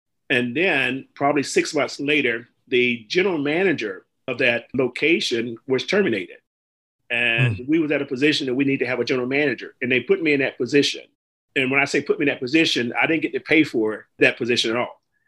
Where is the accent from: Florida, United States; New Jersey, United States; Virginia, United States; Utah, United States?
Florida, United States; Pensacola; born there; that was from my hometown. I was born in Pensacola, Florida, originally